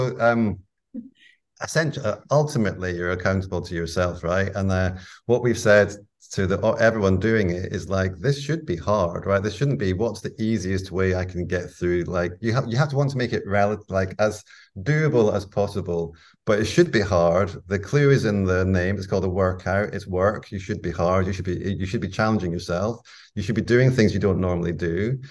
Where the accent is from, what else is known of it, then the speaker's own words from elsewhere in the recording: Dundee, Scotland, United Kingdom; And I'm from Dundee in Scotland